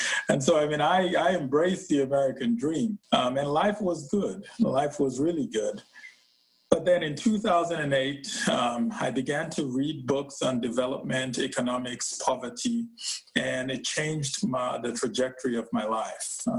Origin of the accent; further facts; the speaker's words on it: Nigeria; moved away as an adult; now in United States; I'm originally from Nigeria, and I moved to the States 20 years ago, August 2000. I moved here for college.